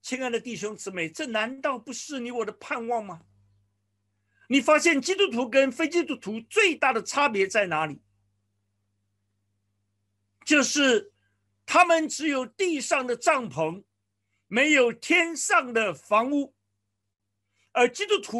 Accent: China; 我想我们华人，我们中国人对住处是非常的看重

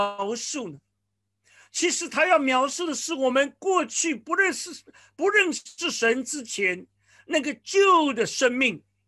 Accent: China; 我想我们华人，我们中国人对住处是非常的看重

